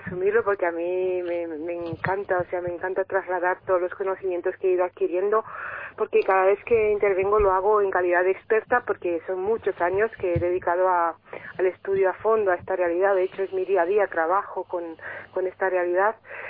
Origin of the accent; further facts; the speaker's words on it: Romania; now in Basque Country, Spain; voy a cumplir 40 años y bueno, me siento muy bien acogida y siento como hogar el País Vasco, ¿no?, que es donde vivo ahora mismo, pero soy de origen rumano.